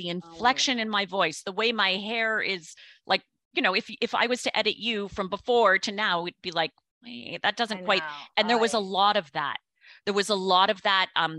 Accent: Canada; And the first year I was there from Canada, there was a girl who was there from Melbourne.

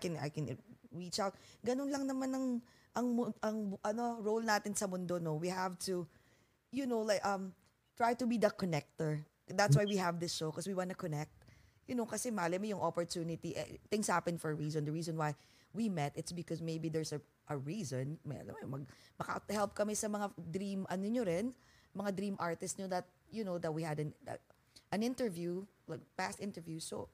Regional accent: New Jersey, United States; Plus, we're all from New Jersey anyways. Oh. Like, I live in Bayonne, New Jersey.

